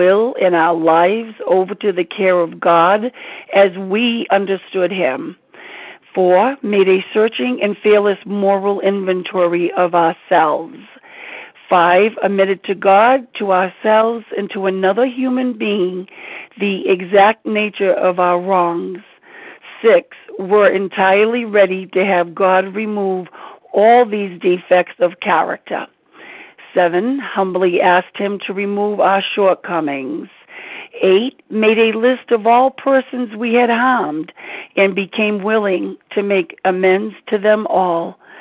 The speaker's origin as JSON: {"language": "English", "region": "Rhode Island", "country": "United States", "said": "I'm from Rhode Island."}